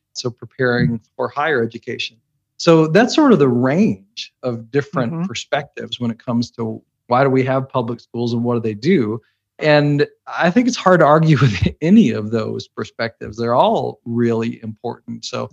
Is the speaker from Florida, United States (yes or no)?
no; Brandenburg, Kentucky, United States; I grew up in Meade County in Brandenburg. And, you know, it's a small town. I think when I grew up, there was definitely more cows than people in the community.